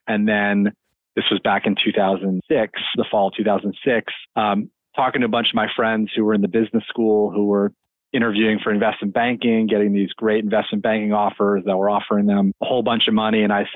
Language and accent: English; Hartford, Connecticut, United States; So I grew up outside Hartford in central Connecticut.